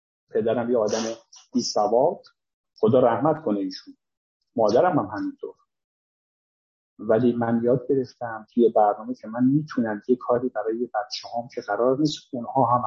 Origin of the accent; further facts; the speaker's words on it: Isfahan, Iran; now in Kerman, Iran; من توی شهری که دارم زندگی میکنم، کرمان، مثلا کرمانی نیستم، من اصالتا اصفهانی هستم ولی توی کرمان دارم سالها زندگی میکنم.